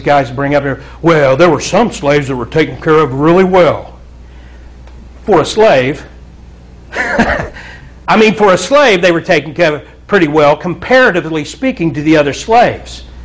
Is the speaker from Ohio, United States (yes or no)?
yes; Portsmouth, Ohio, United States; This was a statement from an article in my hometown paper where I grew up, the Portsmouth Times, a writer named Nikki Blankenship.